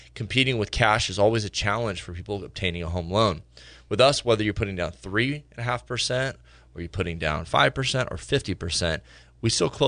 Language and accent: English; Forestville, California, United States; also born or lived in San Jose; I grew up in Forestville area.